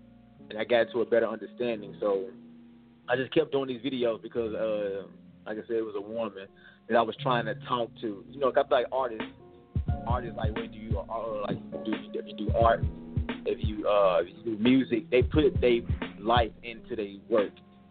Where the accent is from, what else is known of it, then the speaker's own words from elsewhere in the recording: Memphis, Tennessee, United States; Well, I'm from Memphis, Tennessee. I'm an actor.